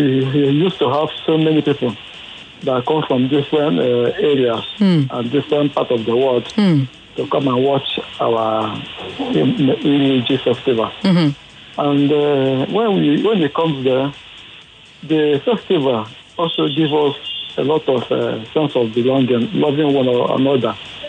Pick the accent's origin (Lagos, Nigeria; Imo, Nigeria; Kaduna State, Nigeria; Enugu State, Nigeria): Imo, Nigeria; Like in my own community where I come from, the Imo State